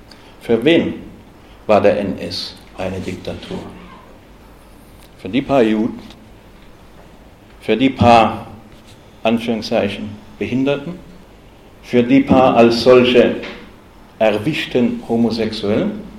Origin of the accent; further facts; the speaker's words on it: West Germany, Germany; Aber in Westdeutschland, wo ich aufgewachsen bin